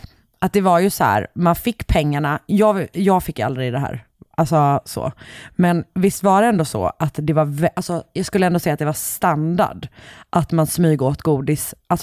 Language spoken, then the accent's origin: Swedish; Gothenburg, Västra Götaland County, Sweden; jag är från Göteborg